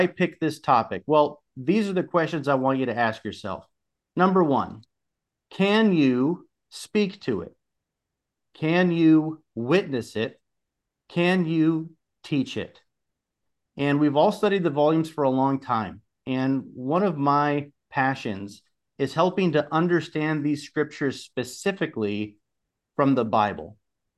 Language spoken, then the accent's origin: English; Columbus, Ohio, United States; I'm from Columbus, Ohio, for those of you who don't know me